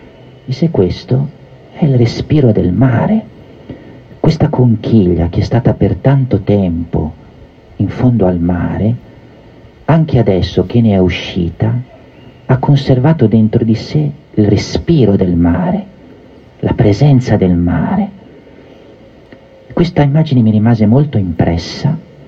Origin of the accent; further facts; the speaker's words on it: Genoa, Liguria, Italy; Come sapete, le mie origini sono genovesi e Genova è una città di mare